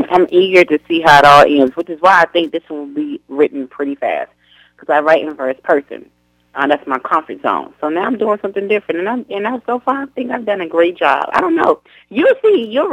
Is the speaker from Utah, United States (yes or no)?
no; Fort Worth, Texas, United States; back in my hometown of Fort Worth.